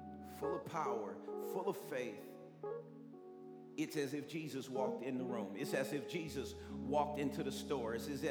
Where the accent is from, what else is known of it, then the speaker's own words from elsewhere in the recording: Oakland, California, United States; Yeah, I'm from Oakland, man.